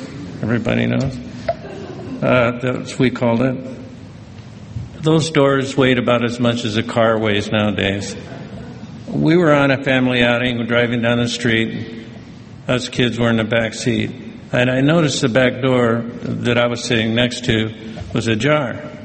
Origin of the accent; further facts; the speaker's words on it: Pico Rivera, California, United States; Bell Gardens, Bell, Downey, Whittier, East Whittier, and we ended up in Pico Rivera, which I consider my hometown. We had a great time in Pico Rivera.